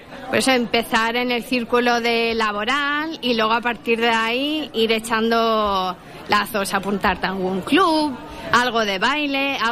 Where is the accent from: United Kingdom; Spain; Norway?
Norway; Egersund, Rogaland; Pero claro, ahí en mi pueblo, en Egersund, hace a lo mejor menos 10 grados.